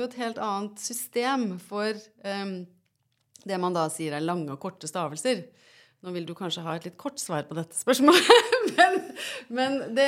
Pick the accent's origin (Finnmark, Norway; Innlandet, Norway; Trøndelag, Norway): Trøndelag, Norway; accent: Trøndersk; first language Trøndersk; mitt morsmål jo egentlig trøndersk, for jeg har en trøndersk mamma